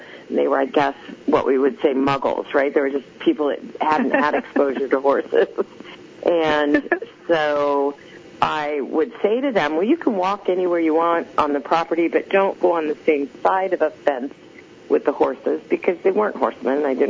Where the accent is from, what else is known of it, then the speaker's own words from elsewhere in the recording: Tempe, Arizona, United States; Yeah, I grew up in Tempe, Arizona, which is where Arizona State University resides.